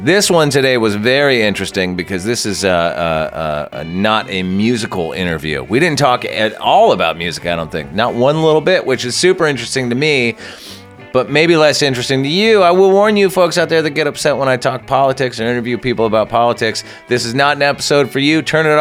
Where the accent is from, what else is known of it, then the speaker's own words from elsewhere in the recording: Santa Barbara, California, United States; At the Soho up in beautiful Santa Barbara, my hometown.